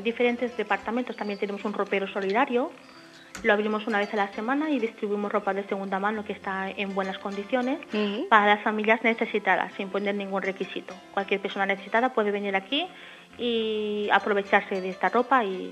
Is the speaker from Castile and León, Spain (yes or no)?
no; Valencian Community, Spain; yo soy valenciana, soy española y estoy desempleada.